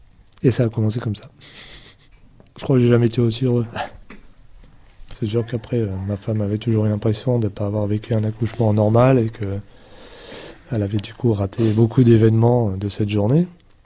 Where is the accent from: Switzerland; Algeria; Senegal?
Algeria; born there; moi j'ai 57 ans, je suis né en Algérie, mes parents pieds noirs en partie